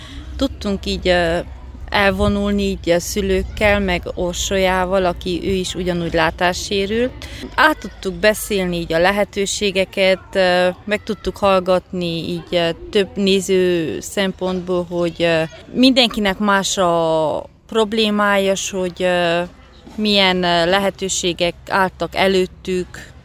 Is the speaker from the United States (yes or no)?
no; Gyergyóalfalu, Harghita, Romania; Gyergyó Alfaluból.